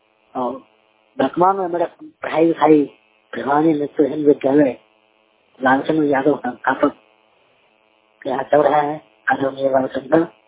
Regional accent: Begusarai, Bihar, India; जिला बेगूसराय बिहार के रहने वाला हूँ।

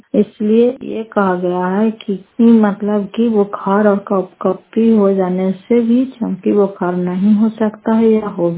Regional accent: Fatehpur, Bihar, India; घर फतेहपुर, पंचायत मकरौता, जिला नालंदा, कराता सराय ब्लॉक की निवासी हूँ।

